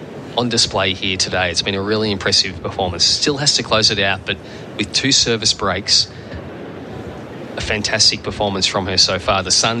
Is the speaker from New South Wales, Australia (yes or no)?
no; Ballarat, Victoria, Australia; So I am from Ballarat, and Ballarat and Bendigo are about an hour away, both initially gold mining towns in the state of Victoria